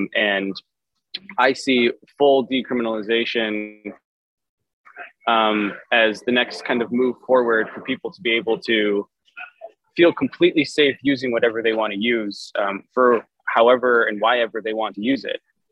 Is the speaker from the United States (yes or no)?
yes; Chicago, Illinois, United States; now in Portland, United States; But I'm born and raised in Chicago, and it was a huge culture shock even 3 years ago for me to come to Portland